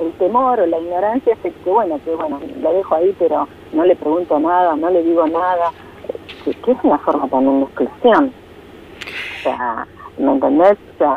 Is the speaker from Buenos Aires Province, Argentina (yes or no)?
yes; La Plata, Buenos Aires Province, Argentina; Sí, nosotros somos de La Plata